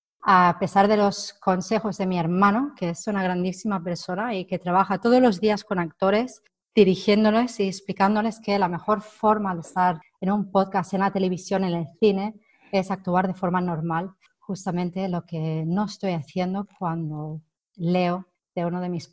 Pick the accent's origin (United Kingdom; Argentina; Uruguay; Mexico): United Kingdom; England; Spanish is a second language; Y me han pedido, para demostrar que soy inglesa, que demuestre que soy inglesa pidiendo un bocadillo en inglés